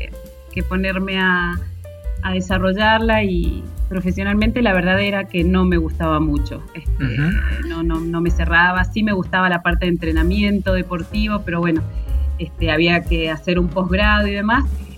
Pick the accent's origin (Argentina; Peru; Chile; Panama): Argentina; General Alvear, Mendoza; now in Mendoza, Argentina; me vine a vivir a Mendoza desde General Alvear, muy joven, porque bueno, General Alvear en aquella época no existían facultades, universidades